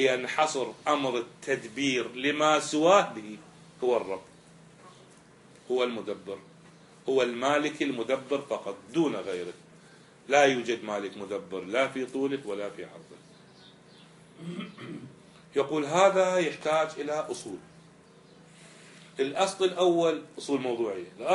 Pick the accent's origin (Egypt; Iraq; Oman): Iraq; ما حصل عندنا بالعراق من منخفض جوي وبرودة وسقوط أمطار